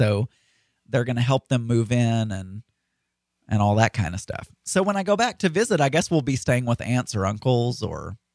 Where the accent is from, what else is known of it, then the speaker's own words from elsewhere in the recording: Arkansas, United States; I'm from South Arkansas, which I live in North Arkansas now. There's a big difference, actually.